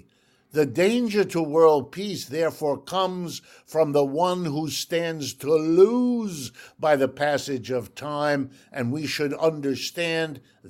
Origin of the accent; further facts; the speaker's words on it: Ohio, United States; born there; first language German; English is a second language; My first language is German, my second language is French, and I learned English only when they dropped me into kindergarten here in the United States. I was born to my refugee parents in Ohio and have lived and worked in the United States all my life.